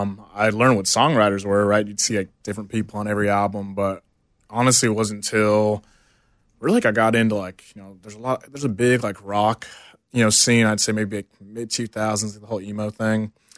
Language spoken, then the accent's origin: English; Houston, Texas, United States; Houston, Texas, born and raised.